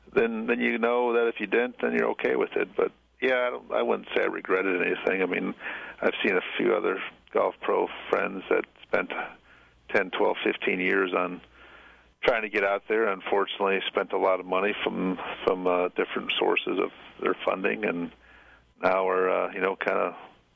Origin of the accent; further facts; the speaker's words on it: North Dakota, United States; moved away as an adult; Well, I grew up in North Dakota. Got tired of the cold weather.